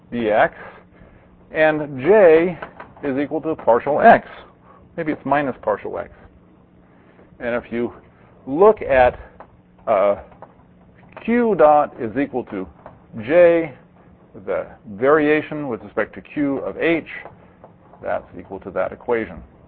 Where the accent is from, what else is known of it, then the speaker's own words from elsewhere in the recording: California, United States; Of course, I'm from California.